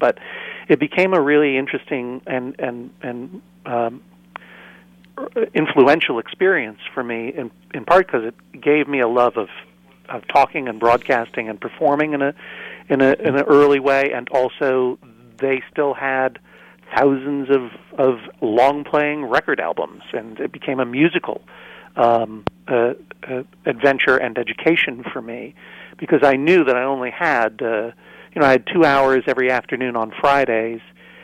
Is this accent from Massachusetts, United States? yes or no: yes; Brookline, Massachusetts, United States; I grew up in Brookline, Massachusetts